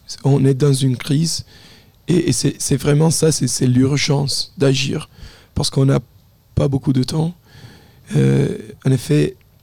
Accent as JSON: {"language": "French", "region": "Aosta Valley", "country": "Italy", "second_language": "French", "said": "Oui, je suis italien, mais en fait, la vallée d'Os, on étudie le français parce que la région est bilingue."}